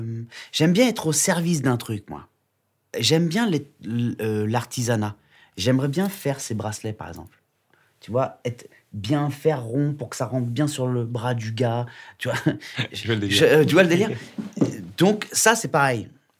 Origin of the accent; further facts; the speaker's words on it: Réunion, France; moi, je suis réunionnais et donc on a maté beaucoup de films de Bruce Lee quand j'étais petit.